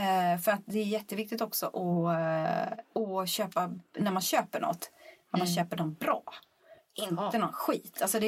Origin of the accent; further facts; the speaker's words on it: Småland, Sweden; Får inte glömma att jag har hemma i Småland nu. Min pappa säger